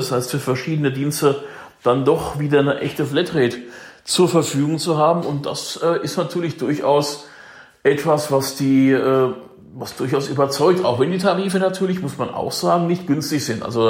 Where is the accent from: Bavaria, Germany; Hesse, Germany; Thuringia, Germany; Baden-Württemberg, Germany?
Hesse, Germany; In meiner Heimat im hessischen Spessart